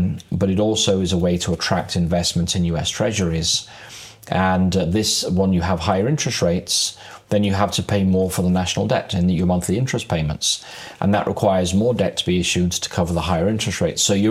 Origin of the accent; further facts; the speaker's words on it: England, United Kingdom; now in United States; Well, as you can tell from my accent, Ronnie, I'm from England. And I came to America in 2007.